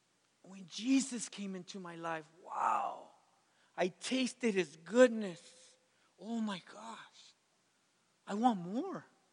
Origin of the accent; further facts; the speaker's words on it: Brawley, California, United States; Oh, I was a Pinocchio from Brawley, man.